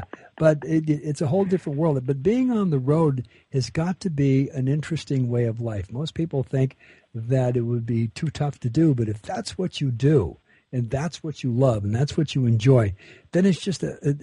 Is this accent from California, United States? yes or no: yes; Los Angeles, California, United States; I was raised in Los Angeles, so that was a time when there wasn't much about L.A. and the area that I didn't know about.